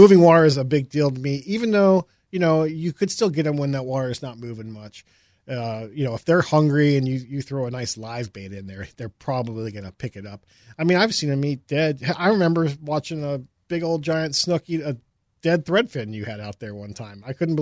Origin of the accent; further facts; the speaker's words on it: Miami, Florida, United States; But we had a lot of snook in South Florida when I grew up in Miami